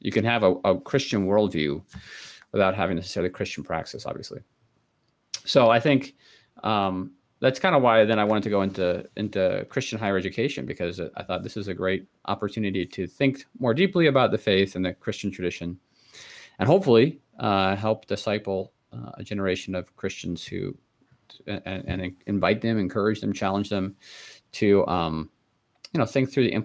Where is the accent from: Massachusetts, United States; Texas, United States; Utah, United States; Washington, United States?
Washington, United States; Issaquah; Well, I grew up in Issaquah, Washington, so on the outskirts of Seattle, and grew up attending church.